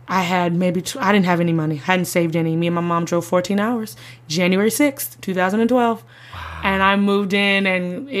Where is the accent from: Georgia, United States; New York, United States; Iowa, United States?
Georgia, United States; Atlanta; I grew up in Atlanta. I know the Atlanta theater scene. Let me go back to Atlanta for 2 to 3 years.